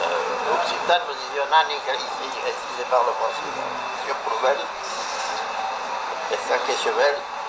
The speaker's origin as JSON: {"language": "French", "country": "France", "said": "Et si bien, je suis français, donc je parle français."}